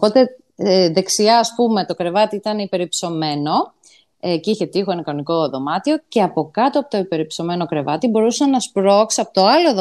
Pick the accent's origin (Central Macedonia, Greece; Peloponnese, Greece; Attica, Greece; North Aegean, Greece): Peloponnese, Greece; Arfara; εγώ η καταγωγή μου, εγώ μεγάλωσα στα Αρφαρά Μεσσηνίας, λοιπόν.